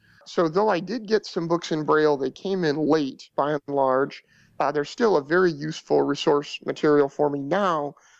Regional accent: Petaluma, California, United States; I was born and raised in Petaluma, California, which is in Sonoma County.

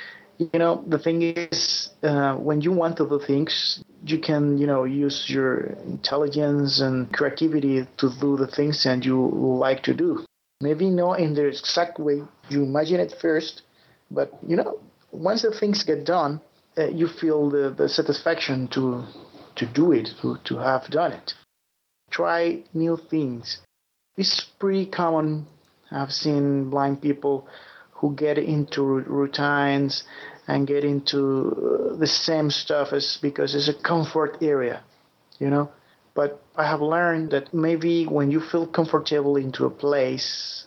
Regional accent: Panama; English is a second language; I'm from Panama. I have 34 years old.

